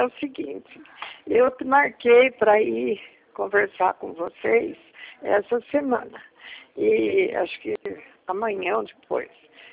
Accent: Araraquara, São Paulo, Brazil; Eu sou de Araraquara.

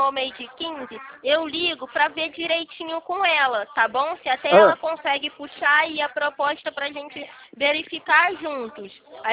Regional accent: Rio de Janeiro, Brazil; eu sou do Rio.

